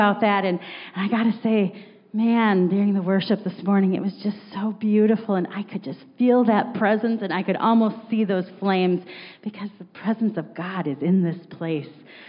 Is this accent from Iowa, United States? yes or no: yes; Sheraton, Iowa, United States; born there; And I was born in Sheraton. I love Southern Iowa. I love this part of Iowa.